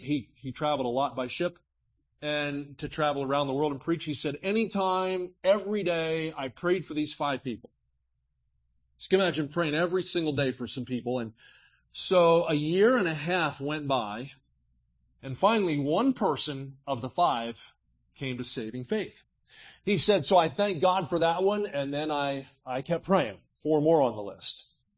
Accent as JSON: {"language": "English", "region": "New Jersey", "country": "United States", "tie": "born or raised there", "said": "We were growing up in South Jersey. Philadelphia was 20 minutes away, and so we had a lot of Italian influence in our area."}